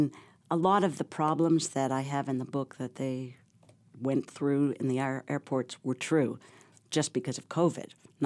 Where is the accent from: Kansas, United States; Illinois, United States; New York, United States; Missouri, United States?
New York, United States; Manhattan; You want to mention that I was born and raised in Manhattan?